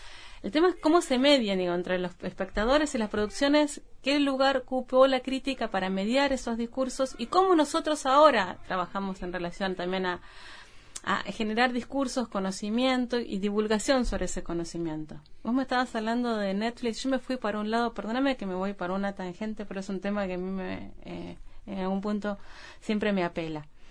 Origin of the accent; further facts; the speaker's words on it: Argentina; moved away as an adult; now in Uruguay; Yo soy argentina, sí.